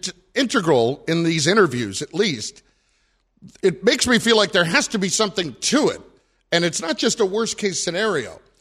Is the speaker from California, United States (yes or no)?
no; New Jersey, United States; I'm from New Jersey.